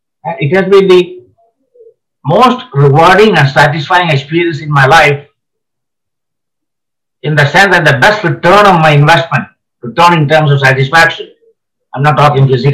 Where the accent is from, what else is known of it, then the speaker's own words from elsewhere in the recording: India; And since I came from India, my original focus was almost entirely on India.